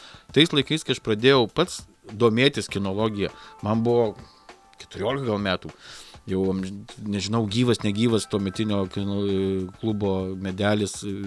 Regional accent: Aukštaitija, Lithuania; also born or lived in Samogitia; Aš aukštaitis. Aš visas mano kraujas aukštaitiškas. Mano tėtis aukštaitis, mano mama aukštaitė, mano baba aukštaitė, mano sė. Mes visi aukštaičiai.

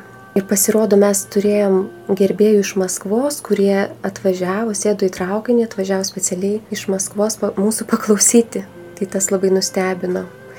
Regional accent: Alytus, Alytus County, Lithuania; accent: Dzūkian; Nors aš laikau save dzūkę, kadangi gimiau, augau Alytuje ir tą tarmę girdėjau

